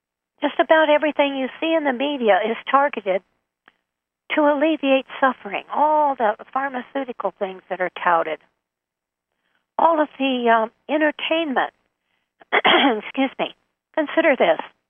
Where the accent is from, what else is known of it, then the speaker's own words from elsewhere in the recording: United States; born there; I lamented that I was in a female body and I was born in America.